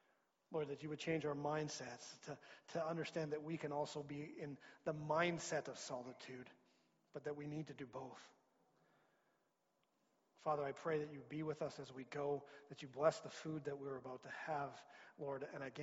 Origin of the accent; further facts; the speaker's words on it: Creston, British Columbia, Canada; also born or lived in Lethbridge; now in Trail, Canada; I came from Lethbridge but grew up in Creston.